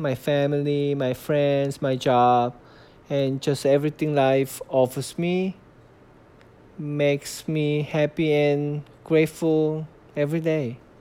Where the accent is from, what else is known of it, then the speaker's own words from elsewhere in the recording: South Korea; English is a second language; moved away; I remember having so much trouble talking to kids at my school because I was from Korea.